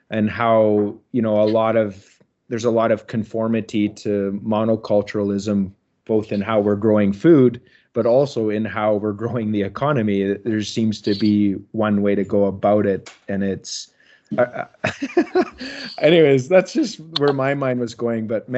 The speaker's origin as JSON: {"language": "English", "country": "Canada", "said": "I guess as a Canadian"}